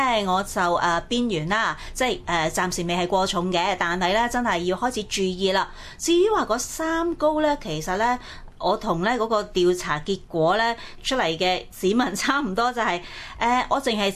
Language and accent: Cantonese; Guangdong, China; 我哋广东人都有句俗语话，辛苦搵嚟自在食。